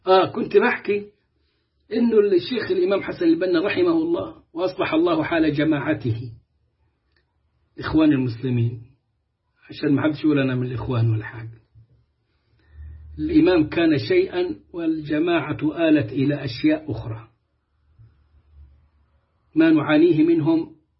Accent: Egypt; وعلى طريقتنا كمصريين بنقول اللي يعيش يشوف

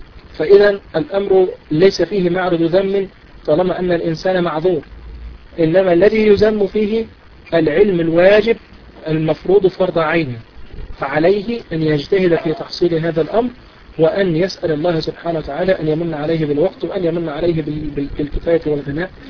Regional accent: Egypt; تغيير عندنا في مصر بالنسبة لمواعيد الإيه مواعيد التوقيت الصيفي

